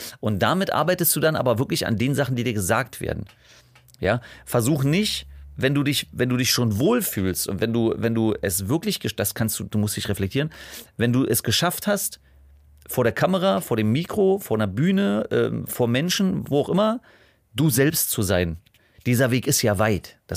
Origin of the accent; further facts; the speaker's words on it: Berlin, Germany; accent: Berlin; weil ich meinen Akzent, also ich finde ihn jetzt selber nicht cool, wenn ich ihn höre, aber ich bin nun mal Berliner. Deswegen, also ich bin auch stolzer Berliner, ja, ich mag meine Stadt.